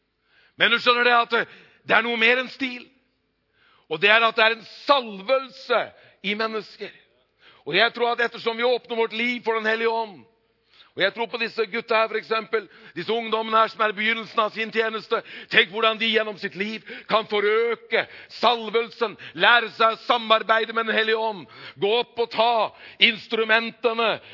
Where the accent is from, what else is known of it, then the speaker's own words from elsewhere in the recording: Hokksund, Buskerud, Norway; når vi hadde ungdomskoret vårt hjemme i Hokksund, i hjembygda mi